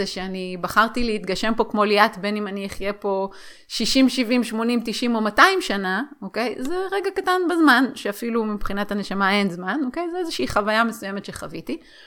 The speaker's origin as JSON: {"language": "Hebrew", "town": "Haifa", "region": "Haifa District", "country": "Israel", "tie": "born there", "said": "אני אישה, אני יהודיה, נולדתי בישראל, כל מיני מאפיינים שמאפיינים את הדמות הזו שאותה נשמה שלי בחרה לחוות. הנשמה שלי היא לא … הנשמה שלי היא לא נולדה בחיפה"}